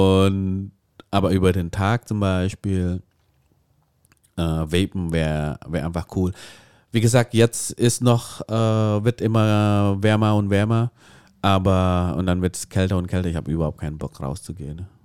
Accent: Indonesia; German is a second language; Ich meine, ich komme ja aus Indonesien und bei uns werden dürfen auch in den meisten Restaurants auch noch geraucht werden.

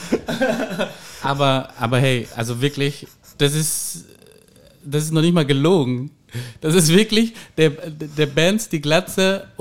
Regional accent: Bavaria, Germany; Also in Bayern zum Beispiel, also wir kommen ja noch aus Bayern.

